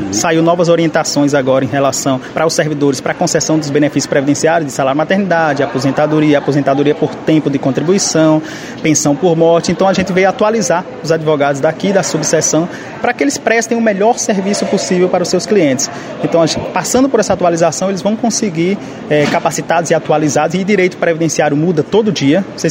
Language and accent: Portuguese; Campo Formoso, Bahia, Brazil; also born or lived in Piauí; sou natural de Campo Formoso aqui na Bahia. Saí com 17 anos daqui